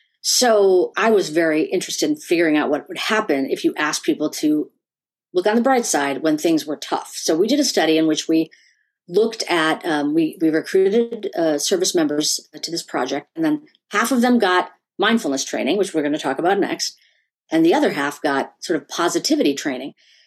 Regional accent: India; Because I'm an Indian woman. And I'll tell you, you know, as an Indian person and culturally speaking, meditation is just something I grew up with.

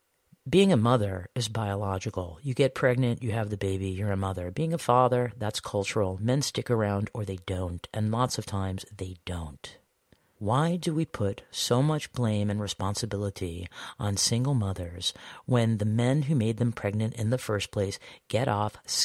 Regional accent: United States; And while I might agree with that as an American, as someone who grew up in that context

